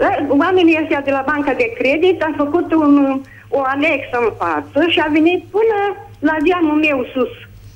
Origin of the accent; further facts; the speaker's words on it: Buzău, Buzău County, Romania; de la Buzău.